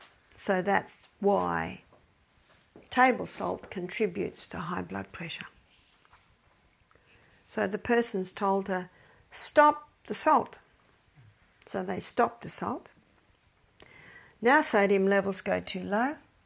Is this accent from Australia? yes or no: yes; Australia; Sorry, I'm an Aussie, so forgive me that I missed out the French bit.